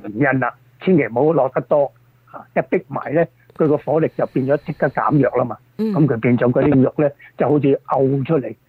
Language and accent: Cantonese; China; 牛肉呢首先就是我們中國人炒牛肉多數用這個扇面